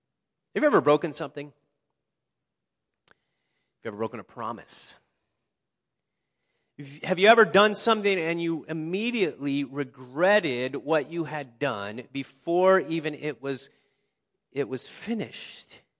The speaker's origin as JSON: {"language": "English", "town": "Cincinnati", "region": "Ohio", "country": "United States", "tie": "born or raised there", "said": "Where I lived growing up in Cincinnati, Ohio, we had 28 acres, and a bunch of that acreage was woods"}